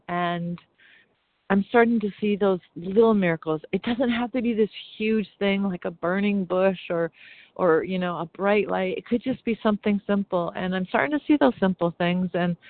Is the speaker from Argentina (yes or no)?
no; San Francisco, California, United States; And I'm from San Francisco, California.